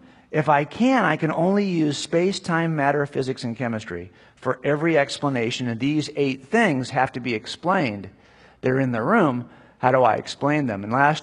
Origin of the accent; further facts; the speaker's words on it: California, United States; I'm from Southern California. I actually live right between Los Angeles and San Diego